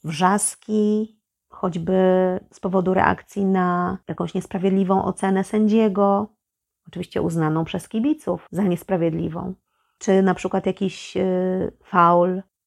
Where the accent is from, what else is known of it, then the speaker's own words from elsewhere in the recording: Toruń, Kuyavian-Pomeranian Voivodeship, Poland; powiedziałam dziewczynom, że pochodzę z Torunia